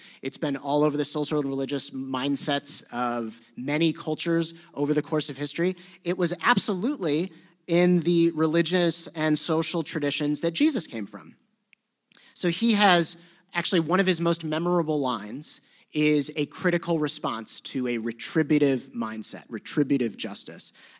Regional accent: United States; those of us who've just, like, in a passing way interacted with churches because we grew up in America

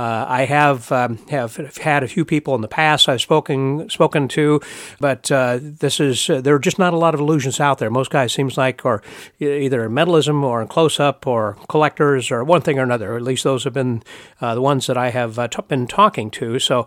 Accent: Houston, Texas, United States; And we are in Houston today, which is my hometown.

